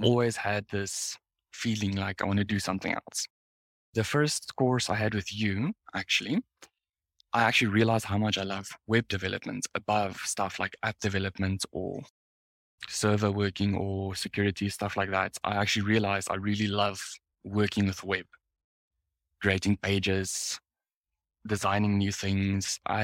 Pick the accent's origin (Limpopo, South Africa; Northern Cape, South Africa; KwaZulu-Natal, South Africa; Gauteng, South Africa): Gauteng, South Africa; Pretoria; Well, since I was born and raised here in Pretoria